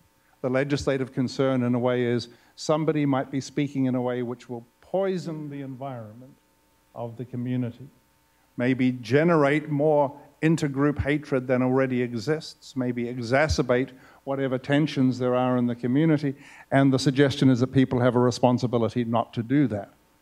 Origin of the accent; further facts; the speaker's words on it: New Zealand; Eduardo mentioned that I'm a New Zealander.